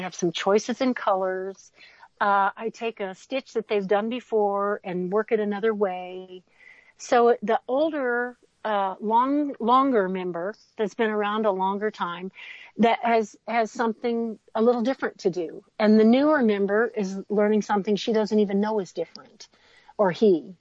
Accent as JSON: {"language": "English", "region": "Texas", "country": "United States", "tie": "born or raised there", "also_born_or_lived": "North Carolina", "said": "Listen, I grew up in Texas, but I lived in North Carolina for a while, and I didn't have any friends. I didn't know anybody when I got there."}